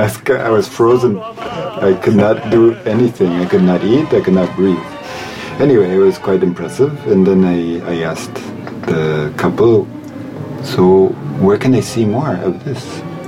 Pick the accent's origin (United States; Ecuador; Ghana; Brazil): Ecuador; I'm from Ecuador.